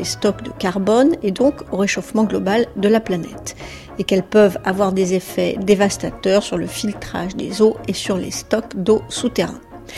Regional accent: Bourgogne-Franche-Comté, France; Je suis une fille du pays, tout simplement. Donc, je suis née dans le Morvan et je voulais rester dans le Morvan, tout simplement pour y vivre et élever mes enfants. Dans les années 80, je me suis installée, donc seule, avec 130 brebis, sur une surface de 30 hectares.

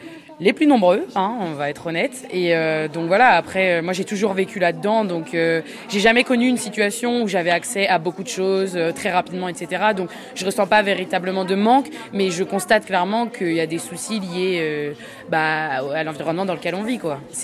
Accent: Centre-Val de Loire, France; je suis élève de terminale au lycée Raoul Follereau à Nevers. Bon, moi, sachant que je viens du Cher

